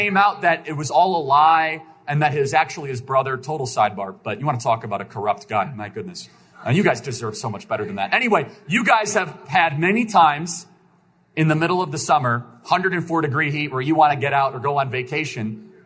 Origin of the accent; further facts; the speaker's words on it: Chicago, Illinois, United States; I grew up in Chicago, where if you cross the line, they'll first do a very, very stern warning.